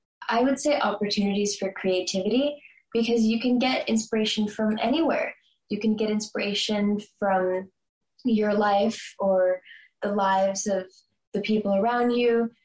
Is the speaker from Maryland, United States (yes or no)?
yes; Bethesda, Maryland, United States; I grew up in Maryland, actually. I've lived there my entire life.